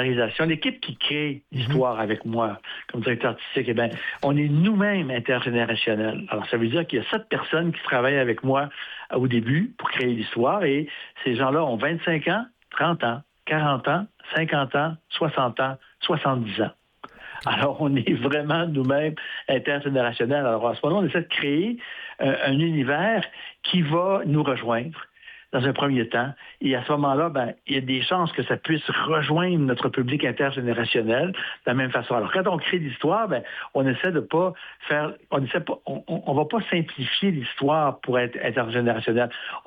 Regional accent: Quebec, Canada; born or raised there; now in Montréal, Canada

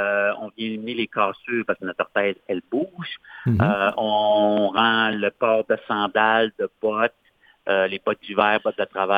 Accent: Quebec City, Quebec, Canada; Alors moi, je viens de, on est de Québec tous les deux

